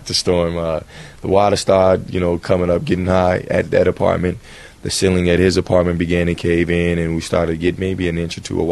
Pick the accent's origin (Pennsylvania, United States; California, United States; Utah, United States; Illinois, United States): Illinois, United States; Champaign; Grew up here, born and raised in Champaign, Illinois, right here.